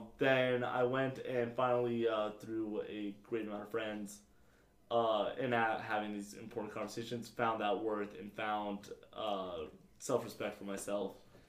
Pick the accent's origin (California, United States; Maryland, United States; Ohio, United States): Ohio, United States; moved away; So throughout most of my childhood was Ohio. It was about 7-ish years of living and growing up